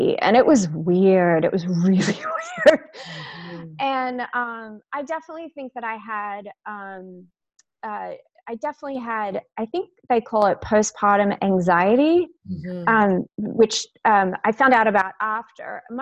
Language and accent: English; Australia; also born or lived in Texas, United States; now in Charleston, United States; Believe it or not, I'm from Texas, but I grew up in Australia. I was okay. In second grade when my family moved there.